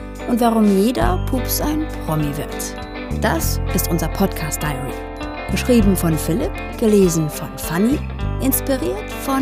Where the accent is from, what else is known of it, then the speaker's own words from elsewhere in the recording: Berlin, Germany; Ich bin aus Ostberlin, Marzahn, Platte, so richtig, wie man sich das vorstellt.